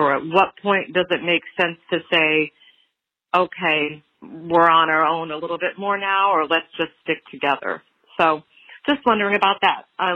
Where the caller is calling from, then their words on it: Columbus, Ohio, United States; I'm calling from Columbus, Ohio.